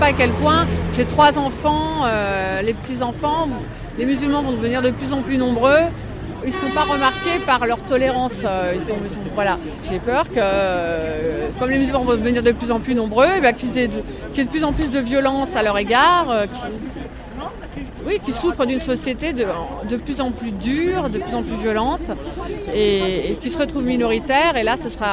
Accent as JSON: {"language": "French", "country": "France", "said": "je suis française"}